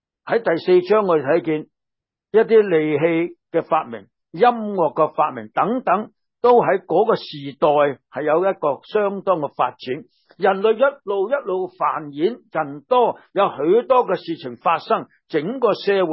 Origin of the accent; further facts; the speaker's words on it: China; 我们中国人说民以食为天，对不对？